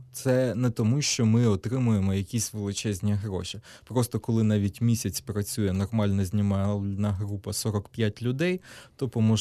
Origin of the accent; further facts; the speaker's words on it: Kherson, Kherson Oblast, Ukraine; born there; А я народився в Херсоні, тепер розмовляю вільно і спокійно українською мовою. Повертаюсь в Херсон.